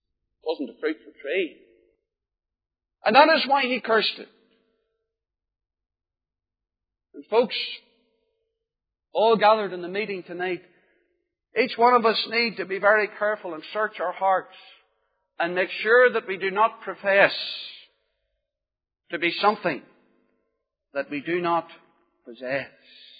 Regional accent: Northern Ireland, United Kingdom; I come from County Armagh, originally near Loch Gall, where there are many orchards.

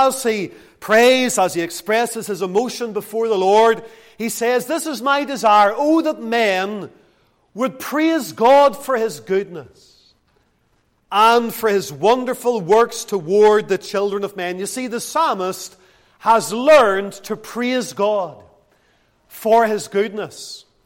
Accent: Lisburn, Northern Ireland, United Kingdom; Most of you know that I grew up in Lisburn

